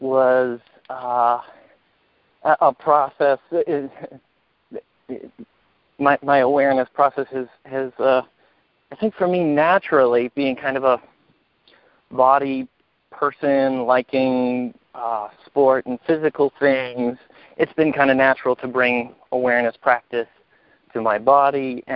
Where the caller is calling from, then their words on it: Vermont, United States; from Vermont.